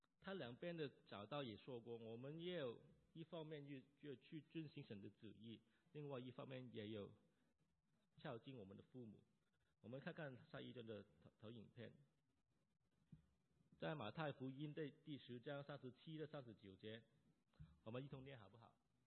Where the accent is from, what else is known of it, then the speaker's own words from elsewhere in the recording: China; 根据犹太人的文化跟我们中国人都一样，一个长子有责任去供养父母